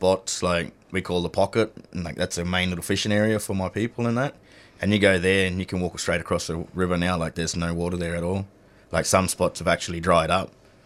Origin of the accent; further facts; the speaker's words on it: Mataranka, Northern Territory, Australia; I'm from Mataranka.